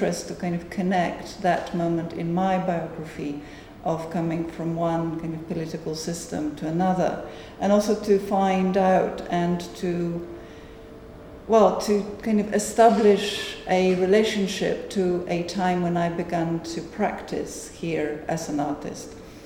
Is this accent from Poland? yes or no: yes; Poland; now in United Kingdom; which is exactly the time when I came here from Poland.